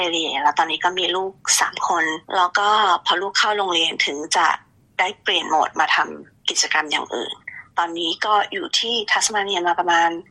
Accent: Udon Thani, Thailand; ดิฉันเกิดและโตที่จังหวัดอุดรธานีก็มัธยมศึกษาจบจากโรงเรียนสตรีราชินูที

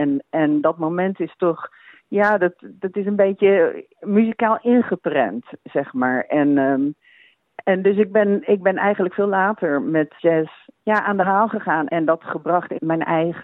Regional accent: Auckland, New Zealand; now in Hobart, Australia; ik heb heel erg genoten van mijn kindertijd in Nieuw-Zeeland. We woonden in Auckland.

